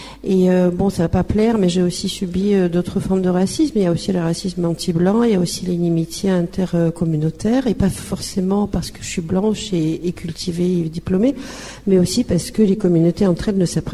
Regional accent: Kyiv, Ukraine; first language Russian; French is a second language; now in France; Moi, je suis française de profession juridique. Installée en France depuis bientôt 40 ans, originaire de Kiev, Ukraine, de langue maternelle russe

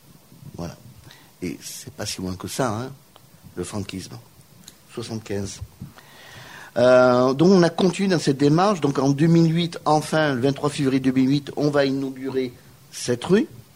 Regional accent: Nouvelle-Aquitaine, France; Certes, je suis basque, mais français.

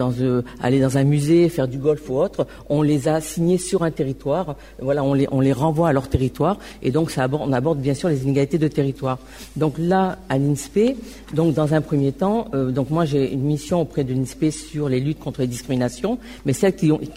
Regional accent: Toulouse, Occitanie, France; on est Toulousain, madame. Et quand vous partez à l'extérieur, eh ben on est Français, madame.

